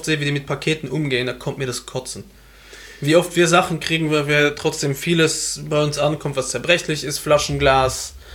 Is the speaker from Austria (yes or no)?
no; Luxembourg; Aber bei uns in Luxemburg ist halt dieser Nikolaus, eben das Gläschen heißt das bei uns